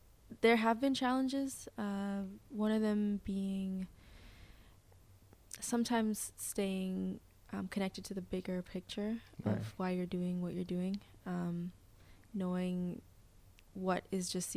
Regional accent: Jamaica; also born or lived in Curaçao; Oh, well, I'm Jamaican.

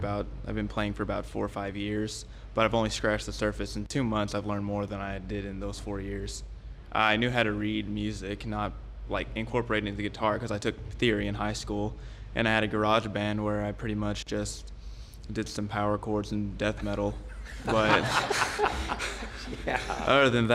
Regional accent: Lawrenceburg, Kentucky, United States; I'm from Anderson County, Kentucky, or Lawrenceburg, and I'm an industry major.

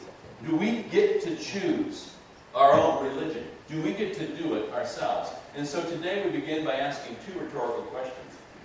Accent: Michigan, United States; Did you know I was from Michigan?

